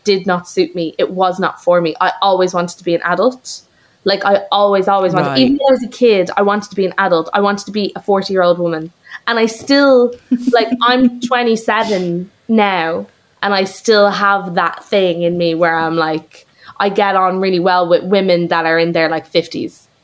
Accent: Dunboyne, Leinster, Ireland; also born or lived in Dublin; I'm from Dublin and I'll always say I'm like a dub, but I definitely think I'm from Dunboyne, County Meath, because that's where all those kind of really intense formative memories come from.

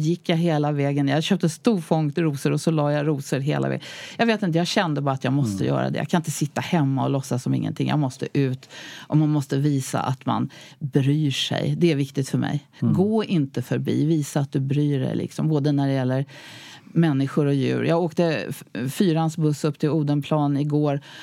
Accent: Stockholm, Stockholm County, Sweden; born or raised there

